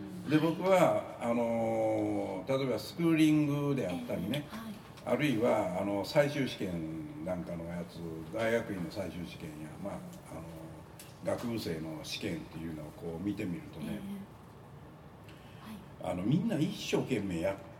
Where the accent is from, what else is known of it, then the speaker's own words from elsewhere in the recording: Osaka, Japan; accent: Osaka dialect; 俺の場合は大阪弁のハンディキャップあるからさ、大阪弁が入ってまうからね